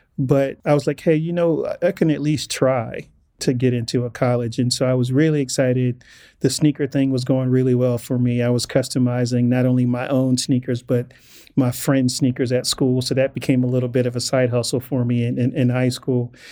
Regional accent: Inglewood, California, United States; If growing up as a black male, growing up in Inglewood in the 80s, getting to 18 and I'm still alive and not in jail is success.

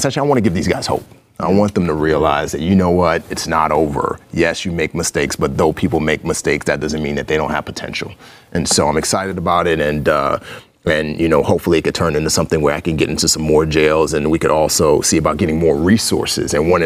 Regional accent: Bronx, New York, United States; also born or lived in Nigeria; growing up in the Bronx, you know, I didn't have a father. My father died when I was five. Goes back further. I was actually born in Africa. I wasn't born in the States.

